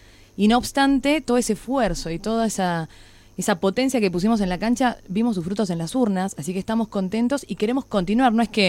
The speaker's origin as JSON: {"language": "Spanish", "region": "Salta", "country": "Argentina", "said": "somos los salteños los que elegimos cómo queremos constituir la lista final"}